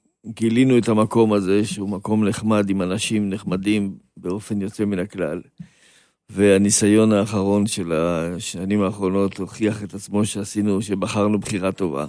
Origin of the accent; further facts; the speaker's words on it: Bnei Brak, Tel Aviv District, Israel; אני גדלתי בבני ברק.